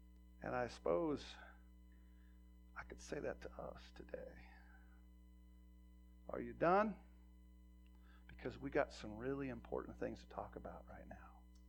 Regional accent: Montana, United States; We're hunters. We're from Montana, and so it was hunting season, it was bird season, and I just loved bird hunt when I was a young man.

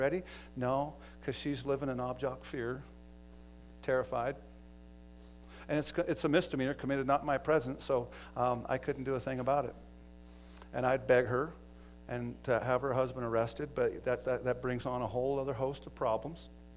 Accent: Montana, United States; we went to eastern Montana, my hometown

